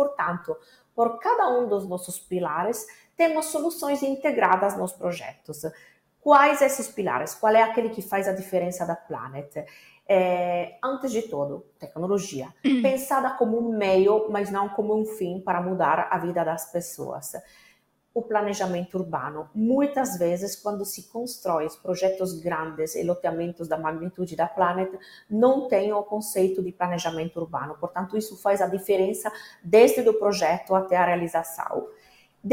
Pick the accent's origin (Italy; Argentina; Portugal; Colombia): Italy; Portuguese is a second language; moved away as an adult; now in Fortaleza, Brazil; essa italiana chegou aqui com a ideia de lançar um projeto, falando para minha mãe: olha, 10 meses no máximo e volto na Itália